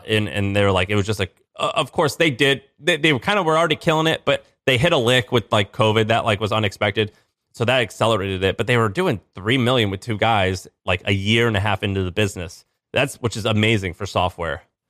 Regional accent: St. Louis, Missouri, United States; they hear I'm from St. Louis, Missouri, and they think it's the country.

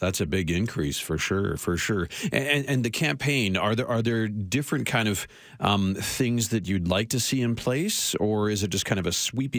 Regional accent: St. John's, Newfoundland and Labrador, Canada; now in Calgary, Canada; I'm from Newfoundland. I was born in St. John's. That's the closest I've ever become to England.

